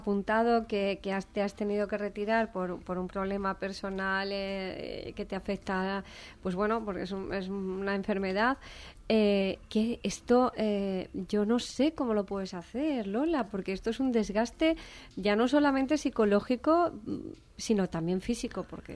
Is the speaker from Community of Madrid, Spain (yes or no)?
yes; Madrid, Community of Madrid, Spain; now in Valencia, Spain; Yo soy de Madrid, aunque llevo muchísimos años aquí, por supuesto me siento valenciana